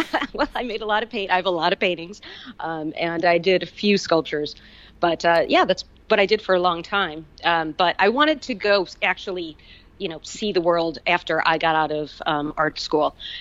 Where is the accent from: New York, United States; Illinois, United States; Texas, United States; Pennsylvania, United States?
Illinois, United States; Chicago; I'm from Chicago originally.